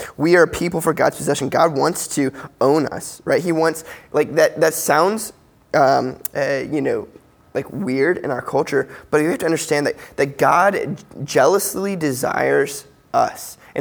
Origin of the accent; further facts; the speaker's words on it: United States; Like, I grew up in America. It's been really basically my entire life, sans like a few months, right?